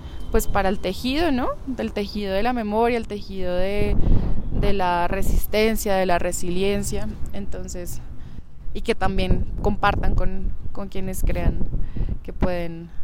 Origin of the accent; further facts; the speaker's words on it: Bogotá, Colombia; yo, que soy de Bogotá y que tal vez he vivido el conflicto de maneras distintas